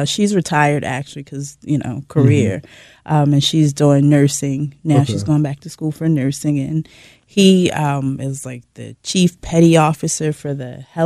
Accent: Baltimore, Maryland, United States; Baltimore. Born and raised. I lived out in the county mostly. I grew up like in Woodlawn area.

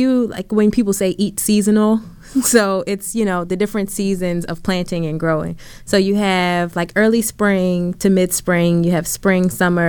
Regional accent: Baltimore, Maryland, United States; Born and raised. Actually, I'm born and raised in Northwest Baltimore, where I work.

